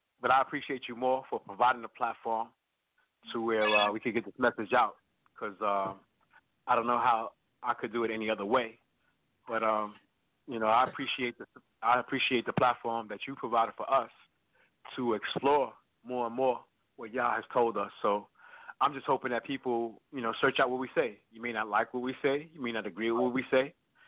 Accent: New York City, New York, United States; When I was growing up in Harlem, they told us we wasn't going to get past 30.

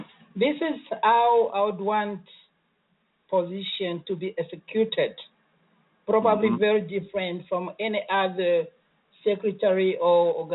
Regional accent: Zambia; moved away as an adult; now in United States; So those who doesn't know me, I came from Zambia.

